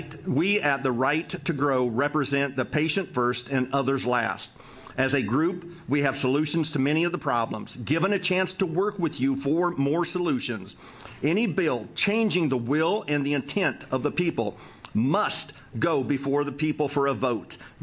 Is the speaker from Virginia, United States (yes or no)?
no; Oregon, United States; I'm from Southern Oregon